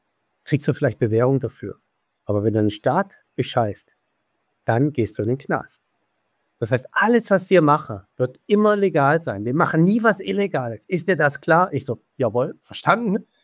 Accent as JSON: {"language": "German", "region": "Baden-Württemberg", "country": "Germany", "tie": "born or raised there", "also_born_or_lived": "Switzerland / Lower Saxony", "lives_now": "Hamburg, Germany", "said": "Also man hört vielleicht an meiner Stimme, dass ich Migrationshintergrund habe. Ich bin in der Schweiz geboren, als Schwabe sozialisiert, war 21 Jahre Niedersachse und jetzt bin ich seit 8 Jahren Hamburger."}